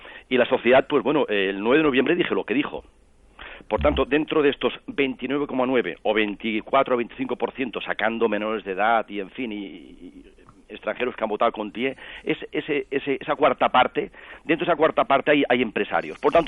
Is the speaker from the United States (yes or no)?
no; Vic, Catalonia, Spain; como yo he nacido en Vic, yo soy catalán, en fin, de cabo a pies, pero soy español por los cuatro costados